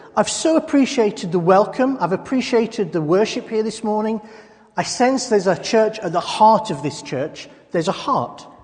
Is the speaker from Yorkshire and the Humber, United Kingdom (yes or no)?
yes; Yorkshire and the Humber, United Kingdom; So, being a Yorkshireman, I've got the gift of irritation